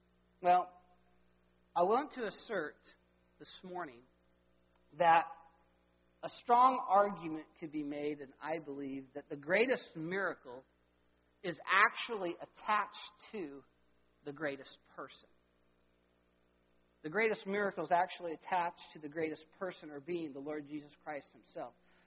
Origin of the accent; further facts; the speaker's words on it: Chowchilla, California, United States; I mean, when I was born and raised in Chowchilla